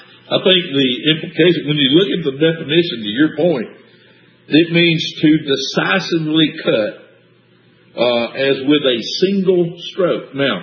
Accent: United States; I grew up in America, I speak USA, so I'm not very good at my Spanish.

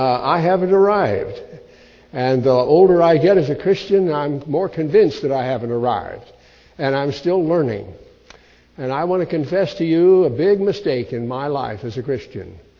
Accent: Illinois, United States; And then I want you to know, too, I come from Illinois.

